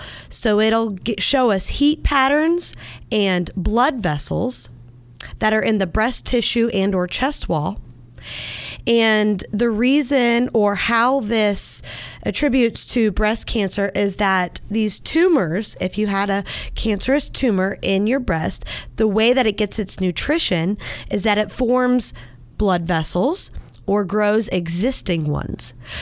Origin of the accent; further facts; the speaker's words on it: Dayton, Ohio, United States; We all should be. We're from Dayton, right?